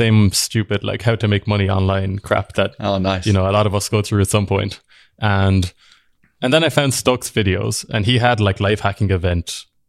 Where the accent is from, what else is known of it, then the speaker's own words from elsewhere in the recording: Ireland; now in Edinburgh, United Kingdom; I live in Edinburgh in Scotland, but I'm half Irish, half Japanese. I grew up in Ireland. And so the minute Justin realized that I could speak Japanese